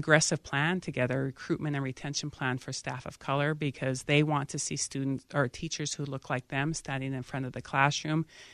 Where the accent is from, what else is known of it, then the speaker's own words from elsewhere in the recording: Montana, United States; I grew up on the Blackfeet Indian Reservation.